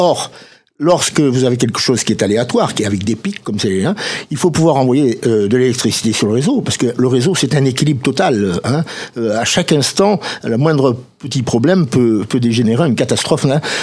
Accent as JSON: {"language": "French", "country": "France", "said": "mais chez nous en France, on nous a dit l'éolien va contribuer à la diminution du CO2"}